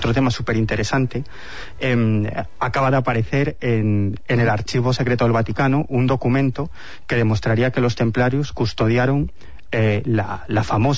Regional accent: Galicia, Spain; Soy gallego, ya sabes. Estoy acostumbrado a esto.

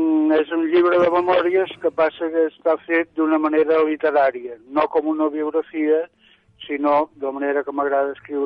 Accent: Calella de Palafrugell, Catalonia, Spain; jo soc de Calella de Palafrugell

